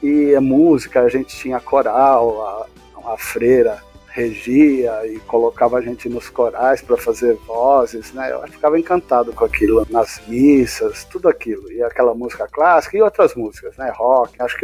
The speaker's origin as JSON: {"language": "Portuguese", "region": "São Paulo", "country": "Brazil", "tie": "born or raised there", "also_born_or_lived": "Jacareí", "said": "Eu nasci em Jacareí, mas só nasci. Eu vivi um ano lá, daí a gente já se mudou para São Paulo, porque meu pai trabalhava em obras, tanto é que meu pai é de Barão de Cocais, lá de Minas, e a minha mãe, gaúcha do Alegrete, lá do Rio Grande do Sul."}